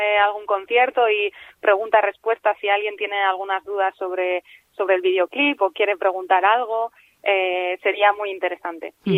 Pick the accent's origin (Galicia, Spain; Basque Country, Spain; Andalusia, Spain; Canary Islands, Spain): Basque Country, Spain; San Sebastián; Yo soy de Intxaurrondo